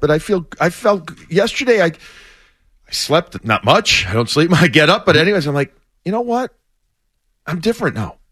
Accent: Chicago, Illinois, United States; I grew up in Chicago. I grew up a massive Bruins fan, family, et cetera, and all that stuff.

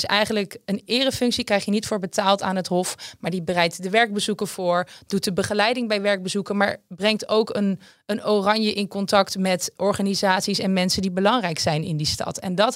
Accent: Rijswijk, South Holland, Netherlands; Ik kom zelf uit Rijswijk bij Den Haag.

